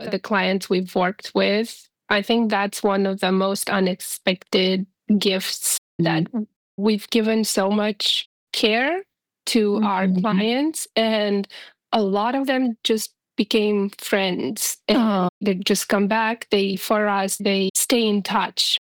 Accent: Romania; moved away as an adult; So we came here from Romania only 9 years ago.

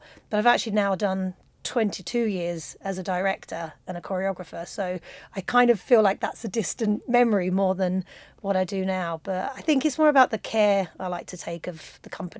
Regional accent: London, United Kingdom; as a Londoner, I find the accent sort of like Liverpudlian

